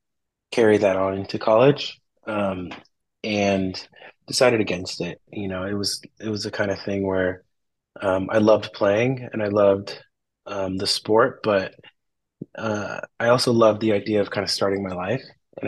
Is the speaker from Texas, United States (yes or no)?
yes; San Antonio, Texas, United States; also born or lived in Houston; So I grew up in Texas. So I was born in Houston. My parents split when I was like one or two, and then I moved to San Antonio, Texas, where I, predominantly grew up